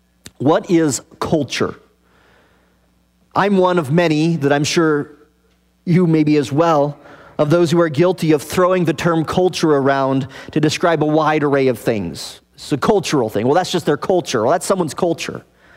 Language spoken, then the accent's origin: English; Wyoming, United States; I grew up in Cowboy Central in Wyoming. And aside from my brief middle years there, I never was a cowboy.